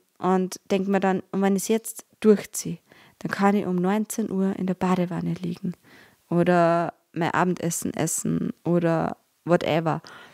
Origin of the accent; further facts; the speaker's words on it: Austria; als Österreicherin